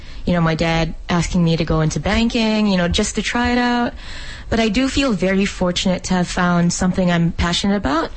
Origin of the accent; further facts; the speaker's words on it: Philippines; English is a second language; Especially growing up in the Philippines, I was never really fully aware of the issues going on there.